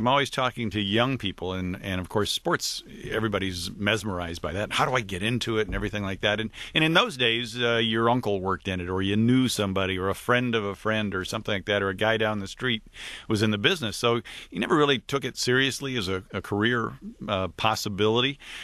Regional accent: Detroit, Michigan, United States; I grew up in Detroit, 6 Mile and Woodward area, and my dad left when I was about a year old.

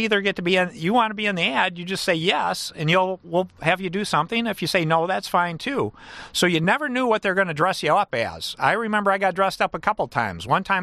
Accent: Battle Creek, Michigan, United States; the auto industry, the cereal industry, I'm from Battle Creek.

